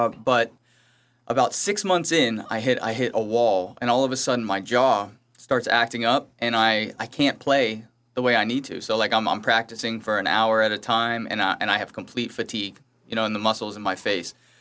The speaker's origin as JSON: {"language": "English", "town": "Pittsburgh", "region": "Pennsylvania", "country": "United States", "moved": "yes", "lives_now": "Vero Beach, United States", "said": "I'm from Pittsburgh."}